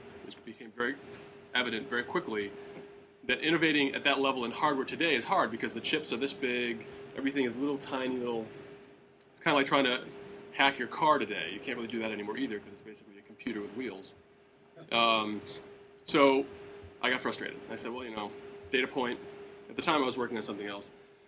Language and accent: English; New York, United States; which is I'm from New York. We like to think of things in terms of pizza.